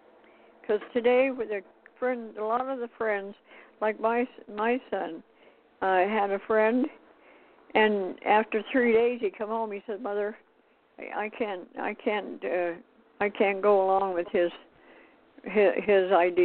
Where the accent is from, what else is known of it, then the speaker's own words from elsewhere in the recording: Montana, United States; born there; Well, you know, I was born in Montana, and I had to drive in the snow and ice and all that good stuff, and I moved to California.